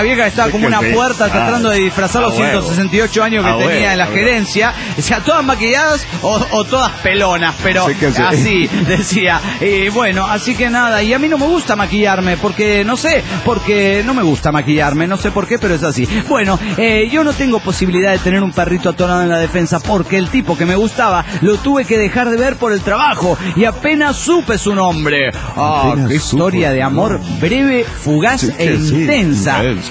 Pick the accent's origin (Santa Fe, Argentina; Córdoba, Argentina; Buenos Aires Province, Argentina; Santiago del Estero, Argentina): Santa Fe, Argentina; Soy de Santa Fe, Argentina, ¿viste?